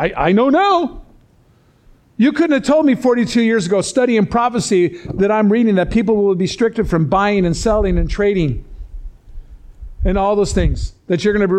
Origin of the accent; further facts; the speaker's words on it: Chicago, Illinois, United States; We'll never be a Chicago, by the way. I'm from Chicago.